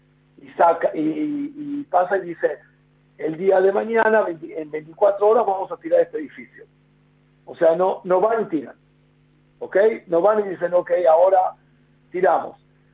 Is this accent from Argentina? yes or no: yes; Buenos Aires, Argentina; born there; Yo nací en Palermo